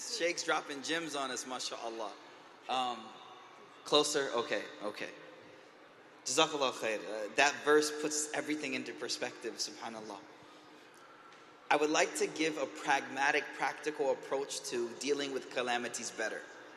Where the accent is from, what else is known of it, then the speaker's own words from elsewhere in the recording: Buffalo, New York, United States; I'm from Buffalo, New York.